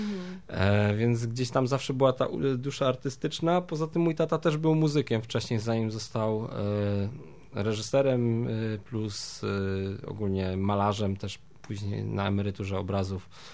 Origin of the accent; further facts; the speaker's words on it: Mikołów, Silesian Voivodeship, Poland; jestem z Mikołowa, jeździłem na deskorolce